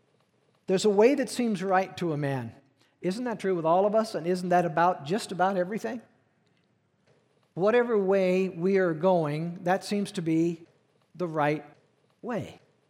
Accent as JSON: {"language": "English", "region": "Missouri", "country": "United States", "said": "I come from Missouri. Missouri people are a little weird"}